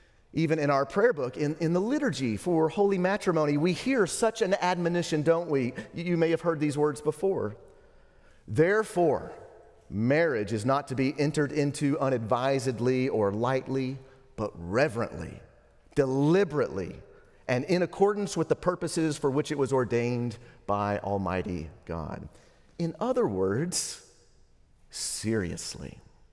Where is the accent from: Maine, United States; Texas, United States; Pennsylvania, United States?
Texas, United States; Lubbock; moved away as an adult; I left my hometown of Lubbock, Texas to begin my first year of seminary in Dallas.